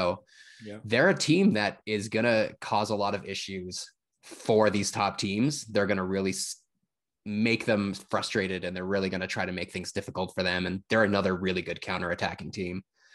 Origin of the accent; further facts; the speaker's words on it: Canada; as a Canadian fan